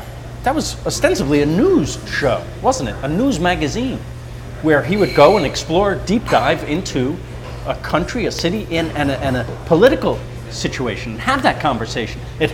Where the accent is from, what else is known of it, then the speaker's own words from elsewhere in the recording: New York, United States; You know why? Because I'm from New York. And I wanted to do, I felt an obligation to do the definitive New York.